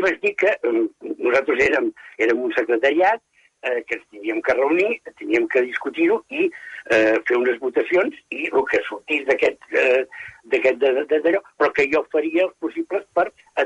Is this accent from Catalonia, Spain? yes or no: yes; Catalonia, Spain; com a bons catalans, pues, tendem a complicar-ho tot.